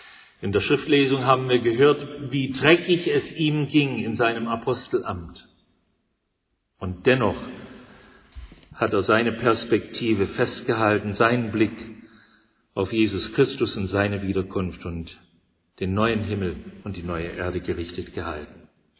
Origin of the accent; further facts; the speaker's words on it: Canada; moved away; Ich bin kanadischer Staatsbürger, habe einen kanadischen Pass. Obwohl ich nur 2 Jahre meines Lebens in meiner Heimat gelebt habe. Bin immer in der Fremde gewesen.